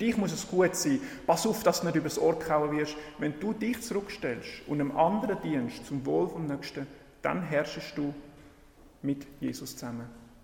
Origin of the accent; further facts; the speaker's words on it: Peru; Ich bin in Peru aufgewachsen und in Peru gibt es ganz viele unterschiedliche Tiere und Pflanzen.